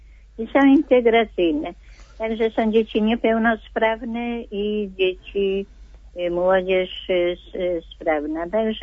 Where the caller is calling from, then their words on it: Łódź, Łódź Voivodeship, Poland; Jestem z Łodzi